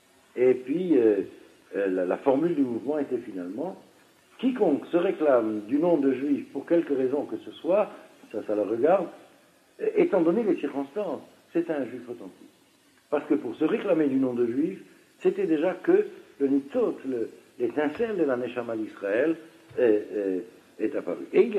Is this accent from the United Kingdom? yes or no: no; France; Je suis français, gamarnou, un point, c'est tout.